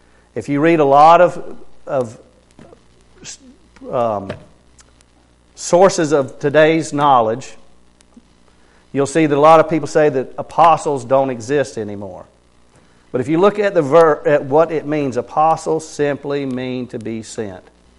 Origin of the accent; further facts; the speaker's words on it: Tallahassee, Florida, United States; also born or lived in North Carolina; now in Idaho, United States; I was born in North Carolina, raised in Tallahassee, Florida. And I'm in northern Idaho now.